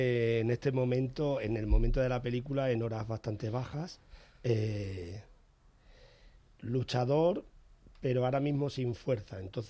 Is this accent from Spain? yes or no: yes; Andalusia, Spain; A mí, por ejemplo, fíjate, como andaluz, yo he tenido familias emigrantes